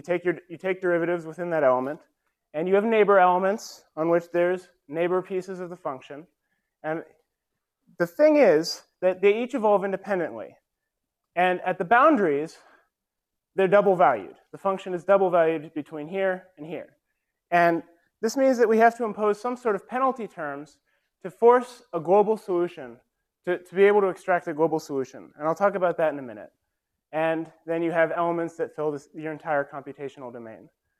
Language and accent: English; Colorado, United States; I'm from Colorado, so this is a Colorado supercomputer, Janus.